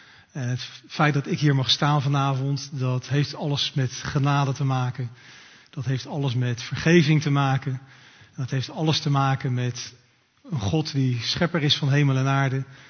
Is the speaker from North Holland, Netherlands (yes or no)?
no; The Hague, South Holland, Netherlands; Nou, ik kom uit Den Haag.